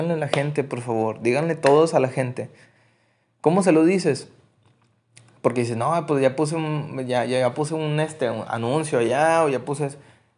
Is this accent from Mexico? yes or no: yes; Mexico; somos mexicanos, tampoco somos. O sea, somos reales.